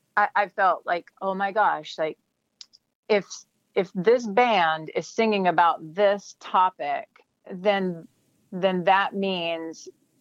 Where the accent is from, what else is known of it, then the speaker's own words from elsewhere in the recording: Greer, South Carolina, United States; Well, so growing up in Greer, South Carolina, you know, there's this highway that connects Greenville to Spartanburg, and Greer's kind of right in the middle of it.